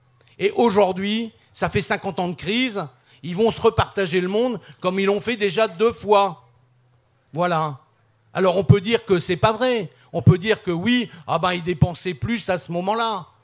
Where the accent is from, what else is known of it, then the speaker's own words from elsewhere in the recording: France; On n'est pas chinois, on n'est pas américain non plus. On est français, on habite en France